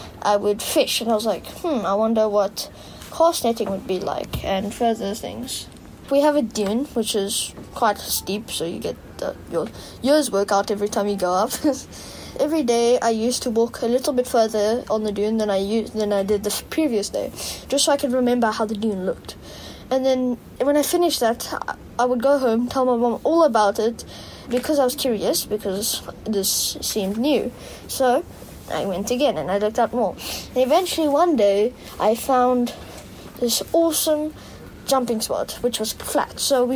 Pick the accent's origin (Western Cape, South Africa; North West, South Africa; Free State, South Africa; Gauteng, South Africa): Western Cape, South Africa; Somerset West; Somerset West. But my outdoors part of my life was probably at San Sebastian.